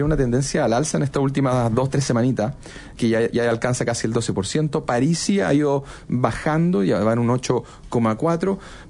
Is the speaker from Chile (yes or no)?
yes; Chile; Como buen chileno, a última hora.